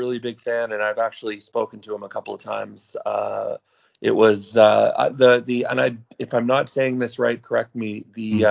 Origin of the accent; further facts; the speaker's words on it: Canada; First of all, I'm Canadian, so